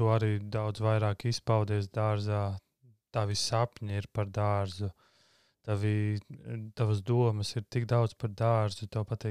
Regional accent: Viesīte, Jēkabpils Municipality, Latvia; es pats nāku no Viesītas, mazas pilsētas

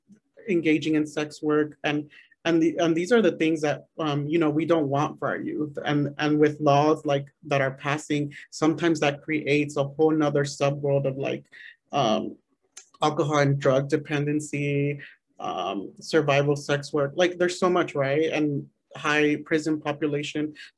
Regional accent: Los Angeles, California, United States; I'm from Los Angeles and a lot of people think LA is like super LGBT accepting

